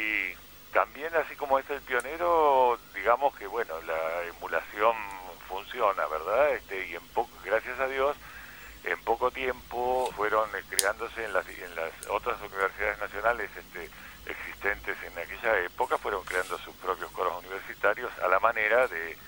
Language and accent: Spanish; Tandil, Buenos Aires Province, Argentina; now in La Plata, Argentina; Yo no soy platense, soy de Tandil.